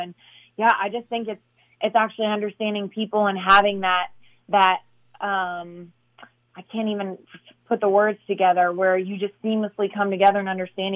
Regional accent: Midwest, United States; And I'm a homebody. I come from the Midwest.

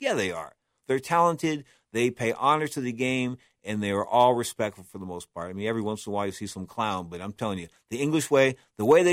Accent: San Francisco, California, United States; I don't know if they thought I was gay because I was from San Francisco or what, but they approached me.

